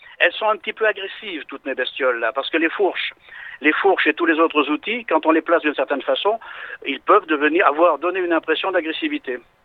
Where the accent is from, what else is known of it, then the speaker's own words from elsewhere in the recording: Lanouaille, Nouvelle-Aquitaine, France; now in Loiret, France; j'habite dans le Loiret, je suis originaire de Lannouaille, et donc j'ai repris la maison de mes parents à leur décès dans le village de Lavaux.